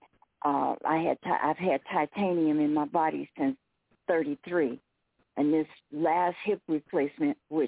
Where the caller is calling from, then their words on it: Tucson, Arizona, United States; I'm calling from Tucson, Arizona.